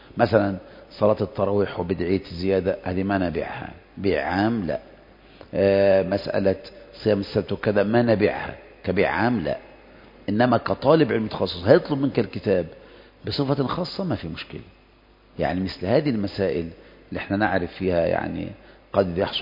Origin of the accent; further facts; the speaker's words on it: Egypt; وعندنا في مصر